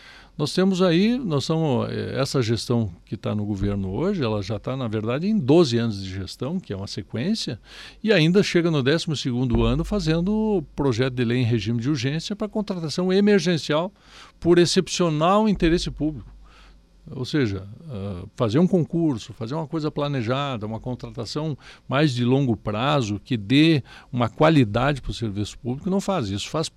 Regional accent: Lagoa Vermelha, Rio Grande do Sul, Brazil; Eu sou lá de Lagoa Vermelha, né?

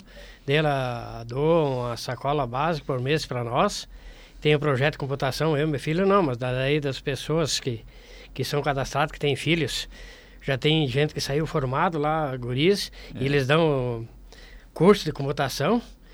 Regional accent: Passo Fundo, Rio Grande do Sul, Brazil; Eu sou natural do interior de Passo Fundo, aqui de Tijuco Preto. Mas faz 32 anos que eu estou em Passo Fundo, eu moro aqui na São Luís.

